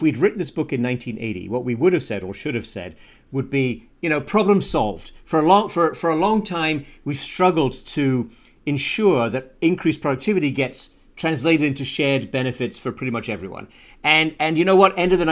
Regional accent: Sheffield, Yorkshire and the Humber, United Kingdom; I'm from Sheffield, pretty close to Derby.

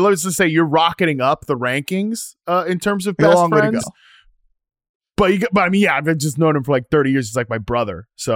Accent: Virginia, United States; We grew up in the Northern Virginia area. So this is some real Nova humor for the people out there.

